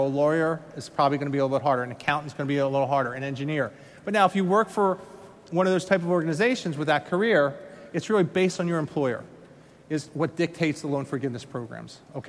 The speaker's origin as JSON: {"language": "English", "region": "Pennsylvania", "country": "United States", "said": "I'm from Pennsylvania. We have a tax incentive to do that."}